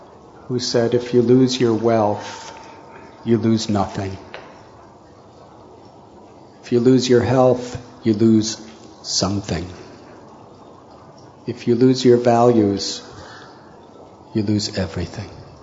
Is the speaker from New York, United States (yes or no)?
no; Chicago, Illinois, United States; When I was just a young boy growing up in Chicago area, a particular story that I used to hear really made me think